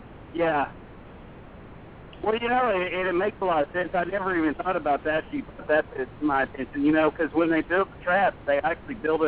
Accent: Ohio, United States; I'm from Ohio, and where the Ohio Grass Monster is within an hour of where I grew up.

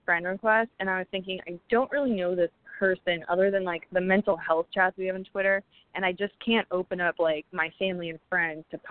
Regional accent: Philadelphia, Pennsylvania, United States; I'm from Philly, like, the suburbs of Philly, so, like, I have no filter sometimes

